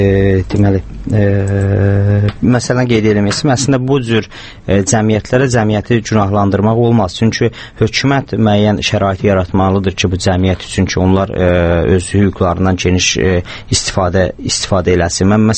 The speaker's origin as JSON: {"language": "Azerbaijani", "country": "Norway", "second_language": "Azerbaijani", "said": "Mən də Norveçdənəm, biz də neft ölkəsiyik"}